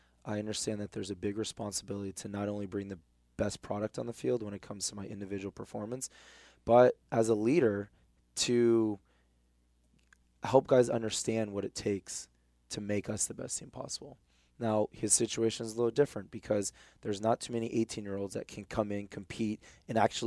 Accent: United States; But ultimately, being an American, I wanted to be back in America playing for a team in Major League Soccer.

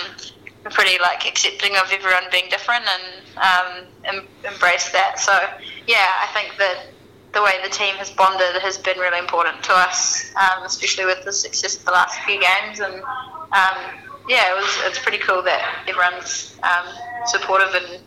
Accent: North West England, United Kingdom; accent: Scouse; My Scouse accent is non-existent. I forget what it's even like when I leave, so...

